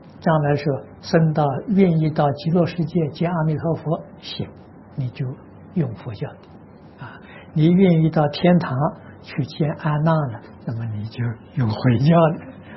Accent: China; 所以是我们中国人呢，习俗都是用红色的，喜欢红色的。

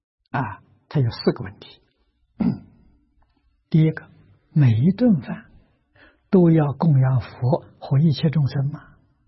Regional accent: China; 那么这个是外国人习惯了，我们中国人不习惯

